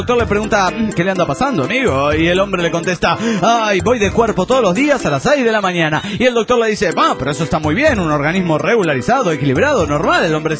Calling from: San Martín de los Andes, Neuquén, Argentina; de San Martín de los Andes, Argentina.

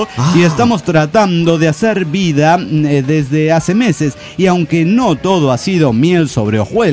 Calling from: San Luis, Argentina; de las Sierras de San Luis, Argentina.

